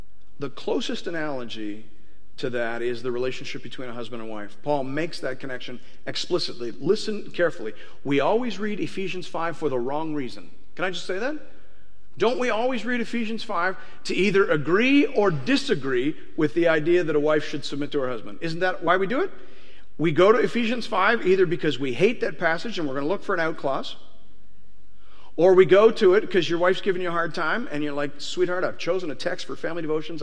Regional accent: Canada; Can I just speak as a Canadian for just a second in our context?

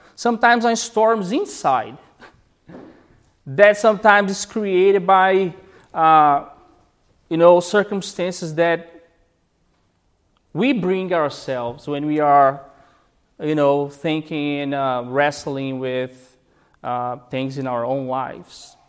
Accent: Brazil; now in Nova Scotia, Canada; But in my home country, Brazil, 4,000 people are dying every day.

